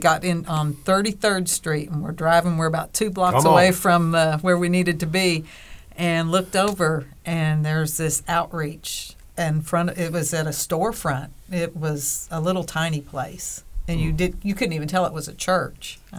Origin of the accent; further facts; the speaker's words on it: Fort Worth, Texas, United States; We're from Fort Worth, and we brought diapers.